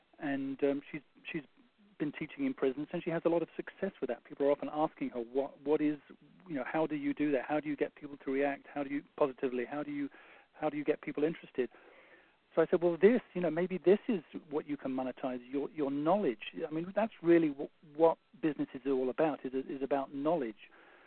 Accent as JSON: {"language": "English", "region": "England", "country": "United Kingdom", "lives_now": "Oregon, United States", "said": "So I'm English, as you can probably hear."}